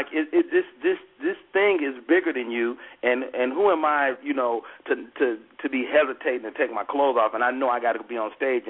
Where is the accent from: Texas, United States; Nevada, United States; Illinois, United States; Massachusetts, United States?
Illinois, United States; Chicago; also born or lived in Oakland; I'm from Chicago, but I grew up on stage in Oakland.